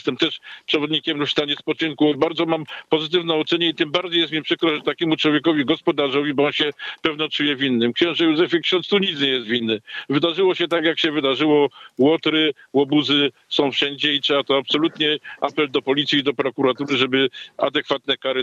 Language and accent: Polish; Myślenice, Lesser Poland, Poland; Mnie jako myślenicianinowi rodowitemu jest szczególnie przykro.